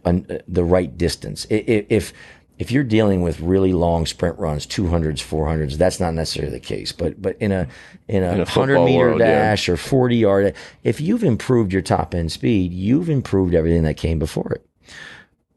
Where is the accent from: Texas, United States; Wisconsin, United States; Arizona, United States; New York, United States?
Arizona, United States; Like, I'm from Arizona. I grew up in Arizona